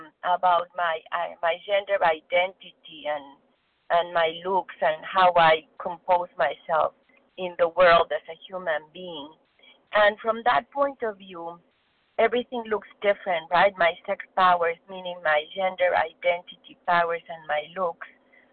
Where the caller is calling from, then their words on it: Mexico; I was born in Mexico, but I'm calling from Boston.